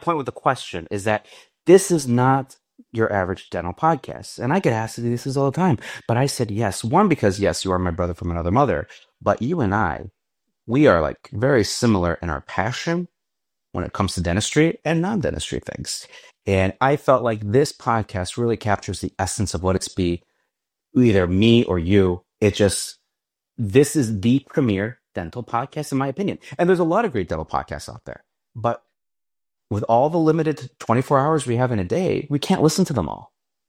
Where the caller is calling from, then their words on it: Gurnee, Illinois, United States; The proud suburbs of Chicago, Illinois, Gurnee, Illinois, right there on that Wisconsin Illinois border.